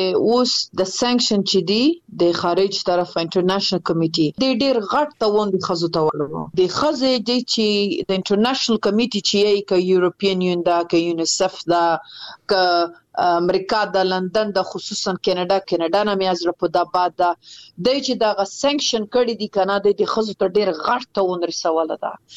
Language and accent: Pashto; Afghanistan; خپل رواج می ستم په افتخار یم چې زه د افغانستان یم زه دی وطن یم